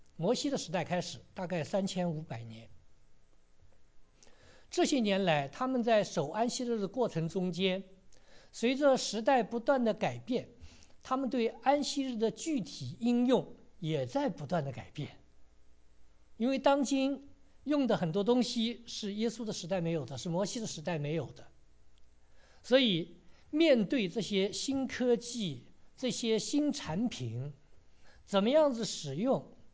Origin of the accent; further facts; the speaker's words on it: China; 或者呢有一些东西可以慢炖的，就像我们中国人有一些慢炖的东西。